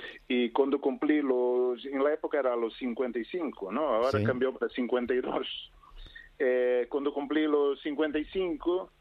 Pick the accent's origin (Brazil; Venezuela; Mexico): Brazil; Spanish is a second language; now in Spain; 20 años cotizados en España, ¿no? Que yo soy de Brasil.